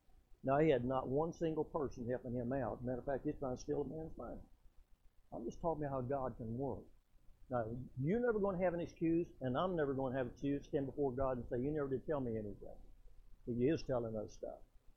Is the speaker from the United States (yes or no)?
yes; Oklahoma, United States; I'm from Oklahoma. I don't like Oklahoma. I never have liked Oklahoma. I never will like Oklahoma.